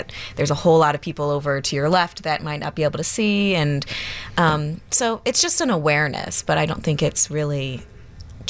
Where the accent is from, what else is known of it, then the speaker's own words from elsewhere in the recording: Cincinnati, Ohio, United States; now in New York, United States; Well, I'm from Cincinnati, Ohio, originally. I live in New York as well.